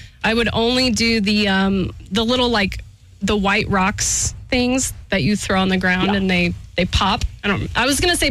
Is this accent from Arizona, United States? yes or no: no; Kansas, United States; moved away; Yeah, I grew up in Kansas, and my birthday is at the end of June